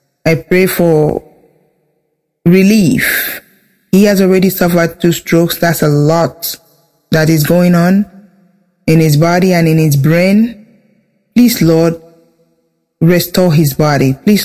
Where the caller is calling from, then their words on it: Texas, United States; I'm calling from Central Texas.